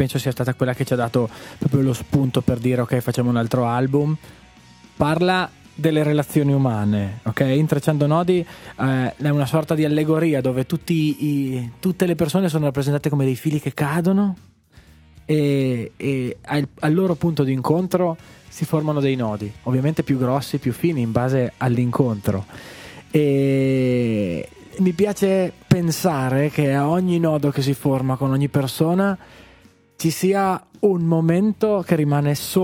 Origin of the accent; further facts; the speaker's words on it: Mezzocorona, Trentino-Alto Adige, Italy; Siamo di Mezzocorona e paesi limitrofi.